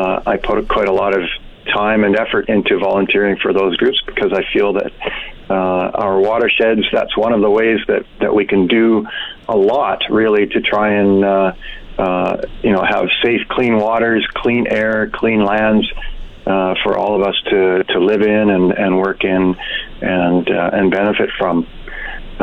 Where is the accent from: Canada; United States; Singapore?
Canada; Kikino Métis settlement, Alberta; I was born and raised on the Kikino Métis settlement.